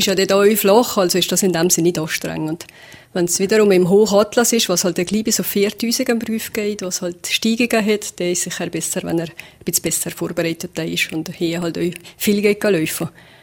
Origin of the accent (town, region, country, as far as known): Valais, Switzerland